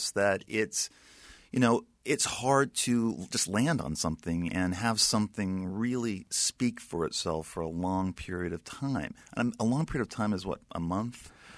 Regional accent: Sherman Oaks, California, United States; I grew up in Sherman Oaks on Valley Vista Boulevard.

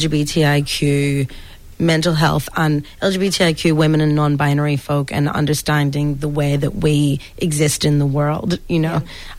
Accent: Belfast, Northern Ireland, United Kingdom; I'm from Belfast.

